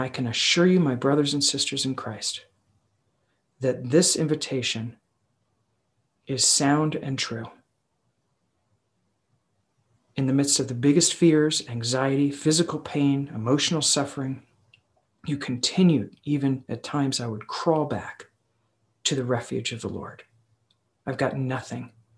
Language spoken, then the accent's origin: English; New York, United States; because I grew up in Long Island